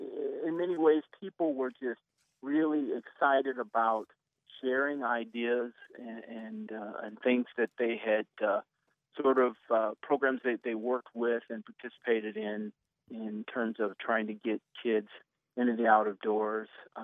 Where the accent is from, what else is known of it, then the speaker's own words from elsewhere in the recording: Columbus, Ohio, United States; Well, you know, Hoover Dam up there, I'm not sure, off Sunbury Road, I believe, mm-hmm. if I recall correctly. That was my place. That's where I connected with nature as a kid.